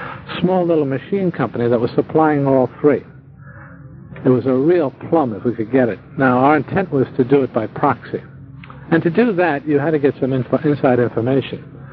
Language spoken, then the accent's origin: English; Vermont, United States; As a boy growing up in Vermont, when we took a walk in the woods, we took a Tunk.